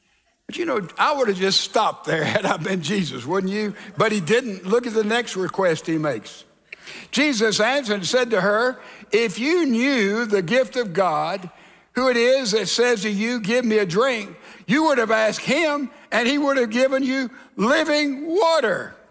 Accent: Texas, United States; you know, I'm from the South, and we here in Texas, we open the door for ladies.

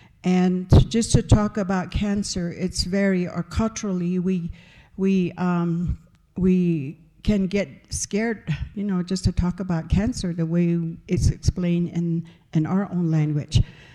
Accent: Pine Hill, New Mexico, United States; I'm originally from Pine Hill, New Mexico. It's a little community outside of the Rima, outside of the Navajo Nation. You have to go through the Zuni Reservation to get to us, and we're located in the west central part of New Mexico.

